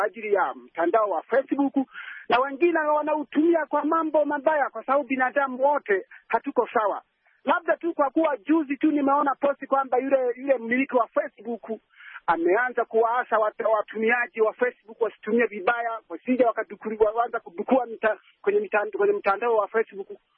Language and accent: Swahili; Rusenga, Kagera, Tanzania; natoka kijiji cha Rusenga, kata ya Karenge, wilaya ya Biharamulo, mkoa wa Kagera, nchini Tanzania.